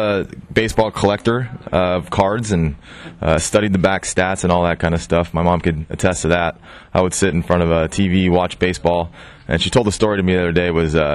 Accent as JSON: {"language": "English", "town": "Cloverdale", "region": "California", "country": "United States", "tie": "born or raised there", "said": "But, yeah, always been a pitcher. Grew up in Cloverdale"}